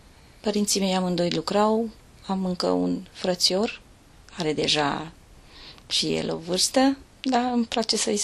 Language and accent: Romanian; Berghia, Mureș County, Romania; Am 46 de ani, sunt din Berghia, județul Mureș, lângă 10 km de Târgu Mureș.